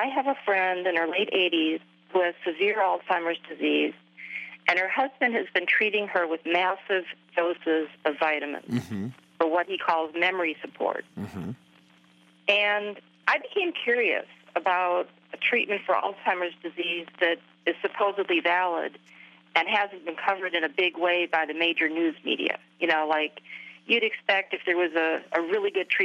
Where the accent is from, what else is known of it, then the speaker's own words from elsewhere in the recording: Wisconsin, United States; now in Knoxville, United States; Well, first I just wanted to mention I'm living in Knoxville for the time being, but I grew up in Wisconsin.